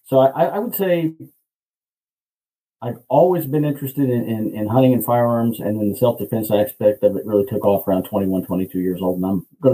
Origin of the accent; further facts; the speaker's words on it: Midwest, United States; Well, I grew up in the Midwest. My dad had guns. We had them in the house.